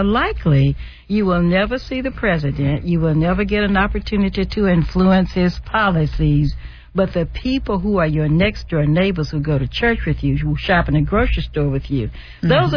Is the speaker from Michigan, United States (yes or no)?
no; Alabama, United States; I grew up in Alabama, and I saw a lot of things as a kid growing up in Alabama.